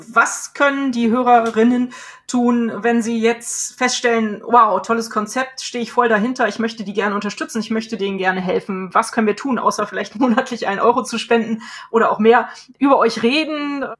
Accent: Cologne, North Rhine-Westphalia, Germany; den kölschen Klüngel, den wir hier in meiner Heimatstadt manchmal haben

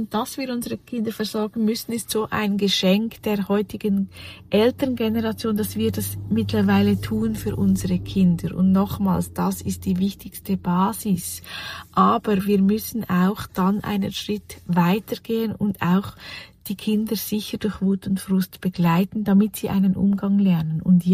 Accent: Switzerland; accent: Swiss German; ich spreche einfach, wie ich spreche auf Schweizerdeutsch. Also bei uns in der Schweiz

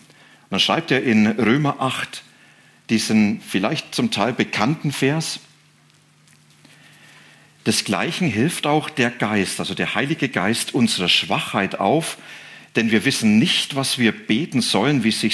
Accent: Bavaria, Germany; Manche wissen, ich komme aus Franken, kleines Dorf.

